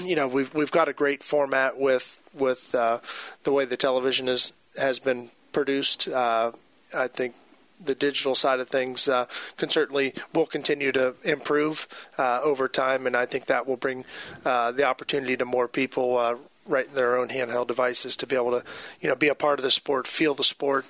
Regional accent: Midwest, United States; Well, being a Midwesterner, we were right at home doing it, and we were certainly proud to do it.

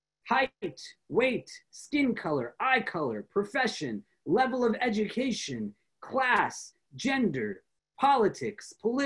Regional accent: New York, United States; I know that I am a New Yorker because I am not from Chicago.

